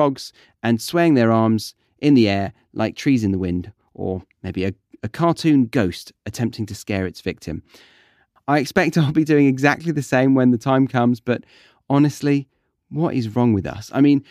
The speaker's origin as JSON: {"language": "English", "country": "United Kingdom", "said": "I'm sorry, I'm just being British."}